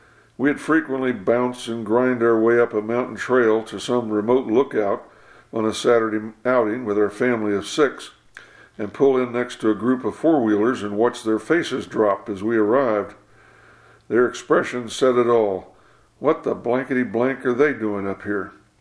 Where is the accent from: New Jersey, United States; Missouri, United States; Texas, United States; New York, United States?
Missouri, United States; my wife, Jeanette, and I grew up in the Midwest near St. Louis